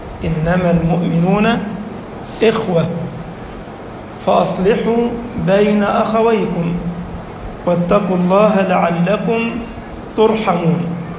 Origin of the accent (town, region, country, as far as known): Egypt